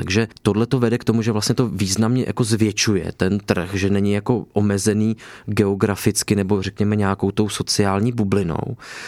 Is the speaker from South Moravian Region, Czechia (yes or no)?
no; Prague, Czechia; já třeba jako Pražák